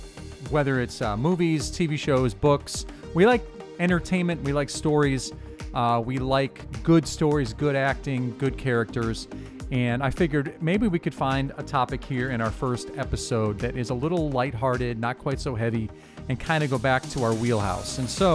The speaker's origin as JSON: {"language": "English", "town": "Cleveland", "region": "Ohio", "country": "United States", "said": "I'm from Cleveland, and I know it's a real point of pride for Clevelanders to have that Hall of Fame there."}